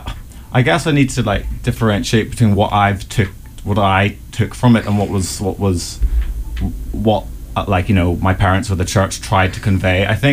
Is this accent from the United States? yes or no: no; Belfast, Northern Ireland, United Kingdom; I was born and raised in Belfast, which, as you may know, is a reasonably religious place to be from. And my family are quite firm in their Christian views.